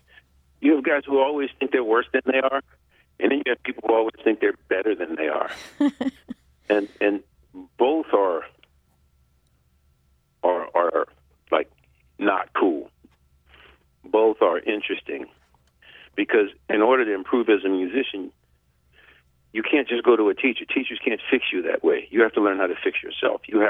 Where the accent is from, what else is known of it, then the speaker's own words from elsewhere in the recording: New Orleans, Louisiana, United States; now in New York, United States; I never heard of the fences till I moved to New York, but growing up in New Orleans, we used to go hear